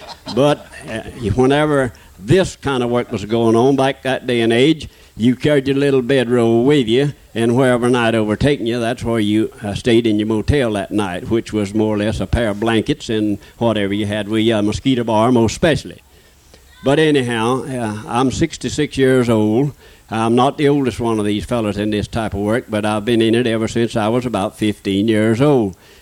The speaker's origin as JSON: {"language": "English", "region": "Florida", "country": "United States", "tie": "born or raised there", "also_born_or_lived": "Okeechobee, Florida", "said": "from Okeechobee, Florida. I was born and raised in and near around Highlands County. Not born in Highlands County, but I was raised in Highlands County."}